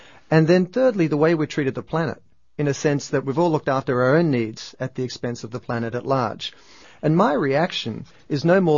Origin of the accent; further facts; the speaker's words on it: Australia; accent: Australian; I'm Australian, as you can probably tell by the accent